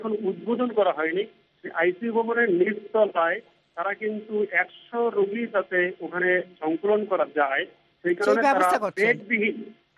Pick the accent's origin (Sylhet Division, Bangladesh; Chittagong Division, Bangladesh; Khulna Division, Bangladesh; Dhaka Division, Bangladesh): Khulna Division, Bangladesh; Khulna; একজন সাংবাদিক এবং একজন খুলনার নাগরিক হিসেবে আমি যেটা দেখছি সেটি হলো এই, আমরা কিন্তু খুলনার মানুষ খুবই উদ্বিগ্ন